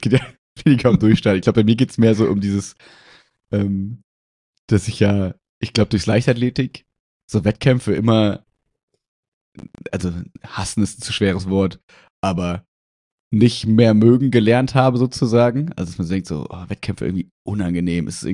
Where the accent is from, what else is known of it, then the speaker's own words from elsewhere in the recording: Mülheim, North Rhine-Westphalia, Germany; bin ich aus Mülheim, von allen, die sich aus Mülheim angemeldet haben, 5. gewesen.